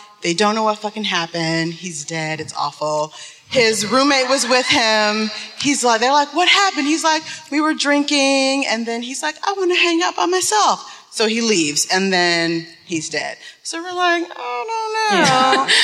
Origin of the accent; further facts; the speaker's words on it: Detroit, Michigan, United States; I'm from Detroit.